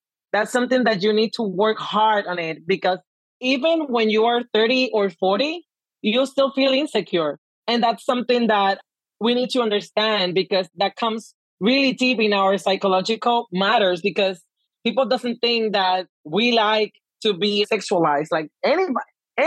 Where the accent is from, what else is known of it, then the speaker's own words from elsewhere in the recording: Puerto Rico; because we are a territory from the United States and that adds like a layer of the way we think or the way we think it's the best way to do things or to conduct our lives in the way we do our lives here in Puerto Rico.